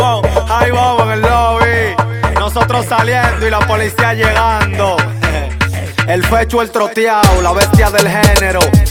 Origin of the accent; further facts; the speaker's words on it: Villa Duarte, Santo Domingo, Dominican Republic; Villa Duarte, de donde vengo y de donde soy, bobo en el lobby.